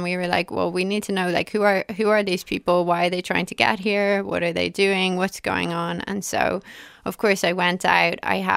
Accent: Ireland; just were stuck because they didn't have the ability to get on a plane and fly somewhere like we do as Irish people.

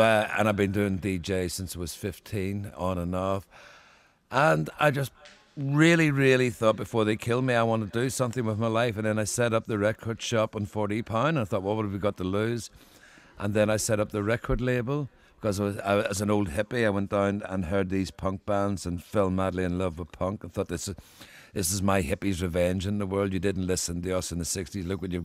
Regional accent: Belfast, Northern Ireland, United Kingdom; They started asking me what it was like growing up in Belfast in the 60s and how I'd kept my sanity.

